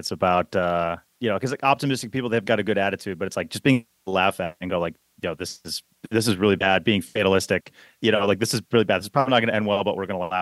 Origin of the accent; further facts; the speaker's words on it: Milwaukee, Wisconsin, United States; I grew up in Milwaukee, Wisconsin.